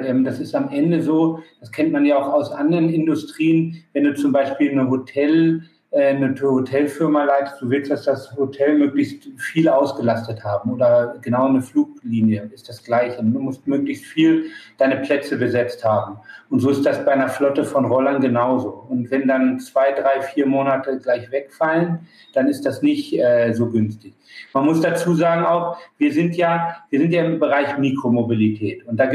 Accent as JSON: {"language": "German", "country": "Germany", "said": "Ich bin Deutscher. Ich bin vor 20 Jahren nach Barcelona gegangen"}